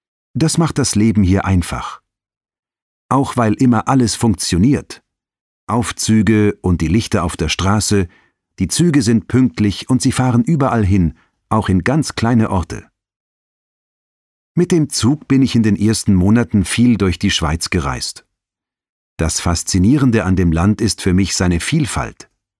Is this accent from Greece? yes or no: yes; Greece; now in Zürich, Switzerland; In meiner Heimat haben meine Freunde manchmal gesagt, du bist wirklich kein typischer Grieche.